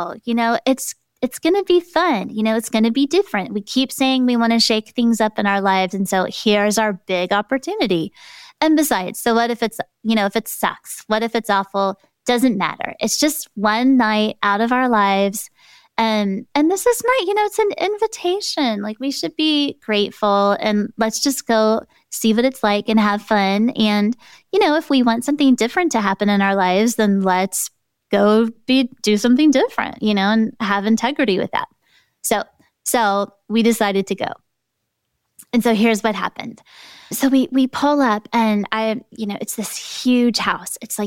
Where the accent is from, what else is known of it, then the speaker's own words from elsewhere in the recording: Texas, United States; I'm not Korean and I was born and raised in Texas and I don't speak Korean